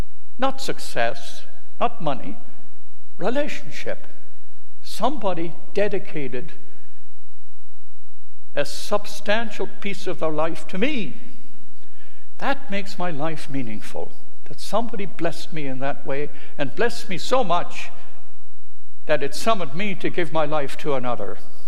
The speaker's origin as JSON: {"language": "English", "country": "Ireland", "tie": "born or raised there", "said": "The second thing, when I got to know him, he was from my hometown. And we shared information and stories about places in our hometown that we both knew."}